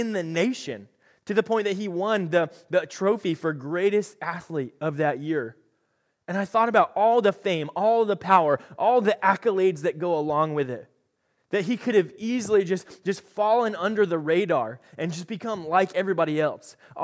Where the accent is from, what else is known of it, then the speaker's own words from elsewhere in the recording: the South, United States; I love college football. I'm from the South.